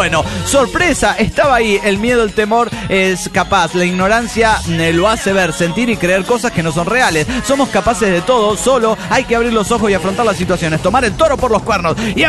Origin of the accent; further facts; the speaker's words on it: Celaya, Guanajuato, Mexico; de Celaya, Guanajuato.